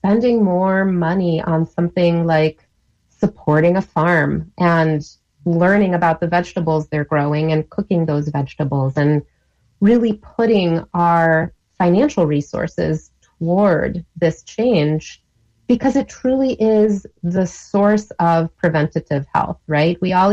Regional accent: Italy; growing up in Italy, we made giardiniera, similar concept.

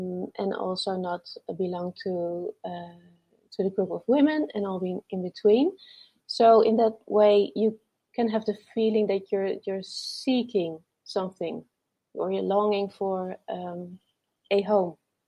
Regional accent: Netherlands; English is a second language; now in Italy; being a highly sensitive man here in Italy is not comparable to what it is like in the Netherlands, in my home country, for example.

